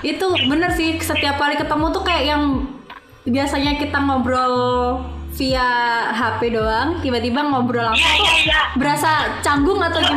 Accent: Java, Indonesia; Kan aku dari lahir sampai besar di Jawa. Terus penempatan di tempat yang jauh dari Jawa gitu kan.

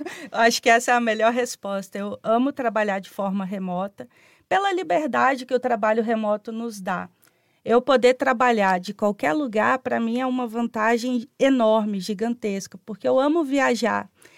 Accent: Linhares, Espírito Santo, Brazil; Eu sou de Linhares, Espírito Santo. Fica aí a 2 horas de carro, 2 horas e meia da capital Vitória.

